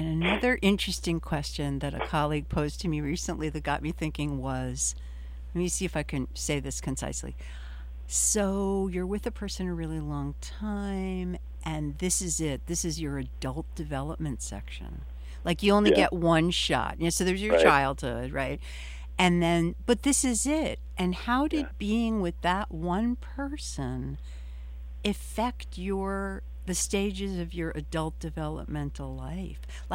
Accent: Newark, New Jersey, United States; Growing up in Newark was our little, it was lower middle class, little apartments, nothing great.

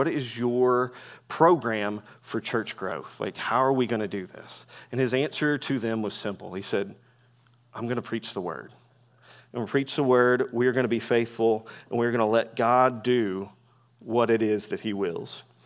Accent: Louisville, Kentucky, United States; We grew up in Louisville, Kentucky.

